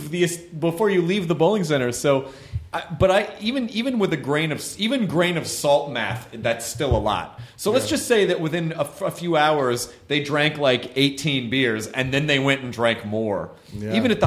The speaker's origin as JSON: {"language": "English", "town": "Louisville", "region": "Kentucky", "country": "United States", "tie": "born there", "said": "I was born in Louisville. I get to make that joke."}